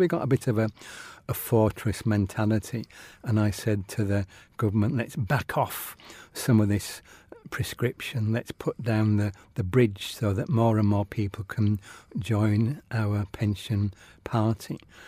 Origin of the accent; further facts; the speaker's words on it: York, Yorkshire and the Humber, United Kingdom; I've been a sports fanatic growing up in York. I was a York City supporter, York Rugby League supporter, Yorkshire County Cricket Club follower, and horse racing.